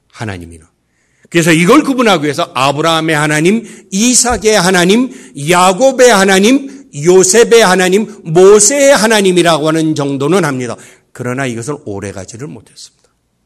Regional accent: South Korea; now in United States; 저는 한국 사람이라는 게 미국에 살면 살수록 감사하고 기쁩니다.

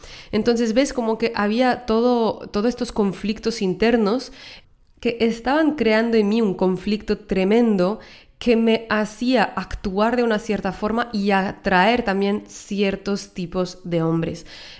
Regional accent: France; Yo soy de Francia, si no lo sabes aún.

